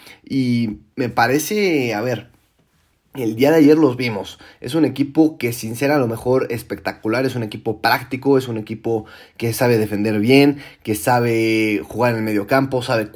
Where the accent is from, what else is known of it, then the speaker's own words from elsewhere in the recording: Mexico; duele como mexicano voltear